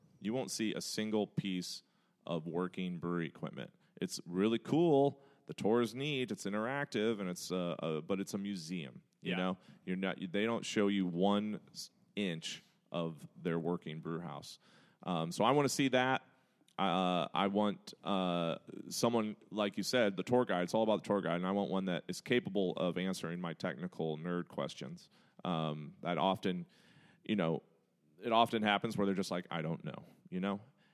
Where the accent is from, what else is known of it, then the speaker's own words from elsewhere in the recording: St. Louis, Missouri, United States; When I was growing up in St. Louis in high school, my high school wasn't too far from the brewery, from the Anheuser-Busch